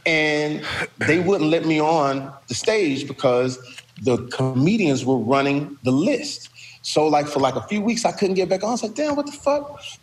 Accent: Texas, United States; I'm straight from Texas, Steve. I didn't know L.A.

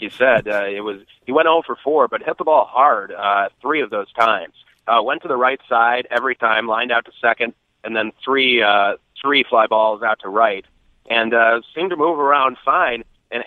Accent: Minnetonka, Minnesota, United States; Yeah, well, I'm from Minnetonka.

